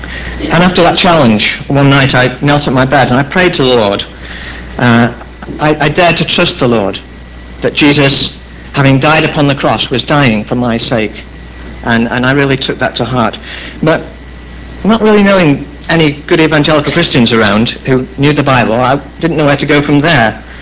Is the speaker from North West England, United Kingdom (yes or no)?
yes; Helsby, North West England, United Kingdom; born there; I was born in Helsby, in Cheshire, in England. It's a small town of about 4,000 people.